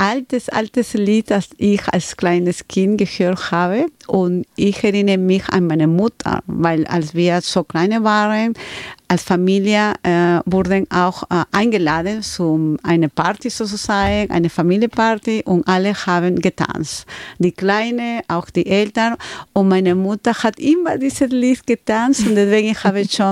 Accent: Chiclayo, Lambayeque, Peru; German is a second language; now in Germany; Ich bin schon Peruanerin, ne? Peru liegt in Südamerika, ne? Aber ich komme von der Nord von Peru, von Chiclayo. Und Chiclayo liegt ein bisschen mehr, so ungefähr 15 Minuten vom Meer.

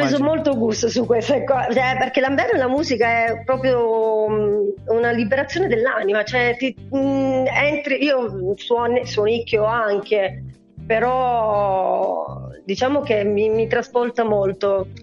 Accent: Catania, Sicily, Italy; now in Reggio Emilia, Italy; Io sono siciliana di Catania, però vivo al nord Reggio Emilia.

